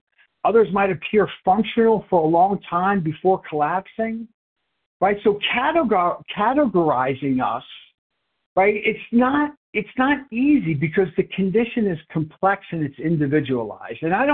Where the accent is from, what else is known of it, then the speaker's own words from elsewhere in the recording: New York, United States; now in Haverford, United States; I'm 59 years old. I live in Haverford, Pennsylvania. I'm originally from New York.